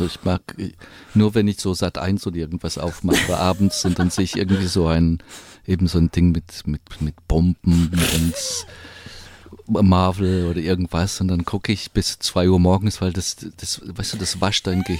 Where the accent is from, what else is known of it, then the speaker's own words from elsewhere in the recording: France; German is a second language; Also, weil als Franzose, das ist so Urfranzösisch